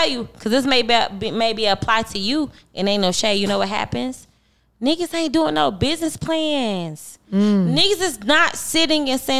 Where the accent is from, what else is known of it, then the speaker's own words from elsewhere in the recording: Cameroon; I am from Cameroon, baby.